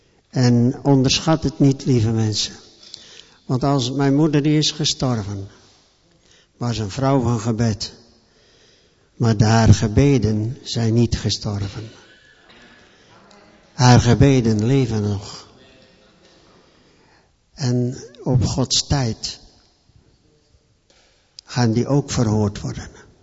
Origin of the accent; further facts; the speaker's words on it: Broek op Langendijk, North Holland, Netherlands; Ik kom uit Noord-Holland, Broek op Langendijk geboren, vlakbij Sint Pancras.